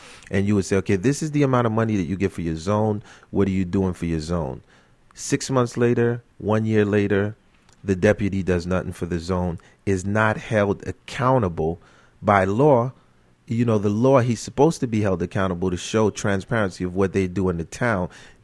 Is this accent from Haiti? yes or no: yes; Haiti; With me, when it comes to Haiti, I am from Haiti.